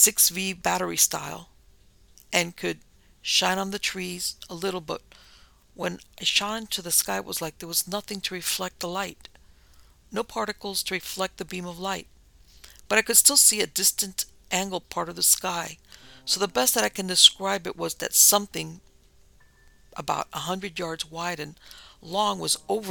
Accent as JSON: {"language": "English", "region": "Texas", "country": "United States", "tie": "born or raised there", "said": "As a kid, I grew up in Northeast Texas. My parents owned a lot of land, and all of our neighbors also had large plots of land surrounding our property."}